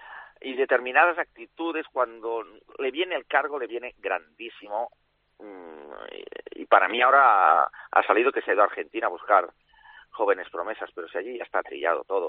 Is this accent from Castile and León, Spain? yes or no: no; Manresa, Catalonia, Spain; yo soy de Manresa